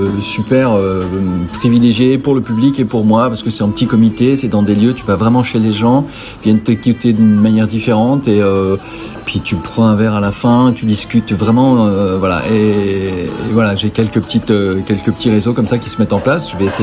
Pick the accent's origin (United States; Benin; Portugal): Portugal; Lisbon; French is a second language; now in Le Havre, France; Je suis havrais de cœur maintenant, de plus en plus. Moi au départ je suis portugais, donc j'arrive de Lisbonne et petit à petit je monte vers le nord.